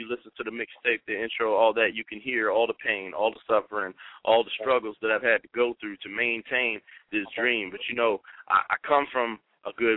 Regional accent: Virginia, United States; I come from the Virginia, D.C. area, so my people back home, they already got me.

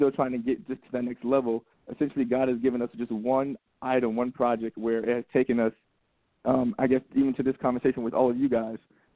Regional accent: Atlanta, Georgia, United States; I am from Atlanta, Georgia, born and raised, Northside Hospital, 1990.

